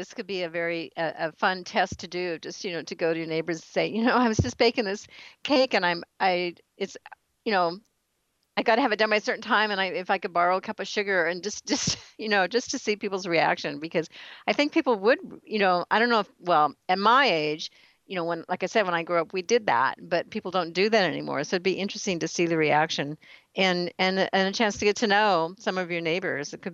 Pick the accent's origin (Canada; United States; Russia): United States; Seattle, Washington; when I grew up in Seattle, and we were connected by the children in the neighborhood